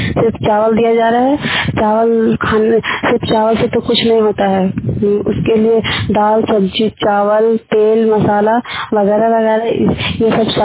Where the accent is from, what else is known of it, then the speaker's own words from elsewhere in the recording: Bihar, India; और हम इजाक प्रखंड से हैं